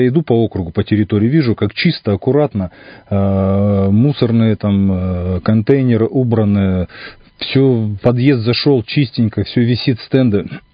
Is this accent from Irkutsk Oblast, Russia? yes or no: yes; Irkutsk, Irkutsk Oblast, Russia; Я расцениваю город Иркутск на любой территории, где я нахожусь, вот как это мой родной город.